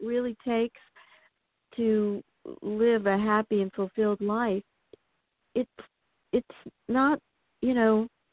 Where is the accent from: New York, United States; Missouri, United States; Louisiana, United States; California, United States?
Louisiana, United States; New Orleans; I'm from New Orleans.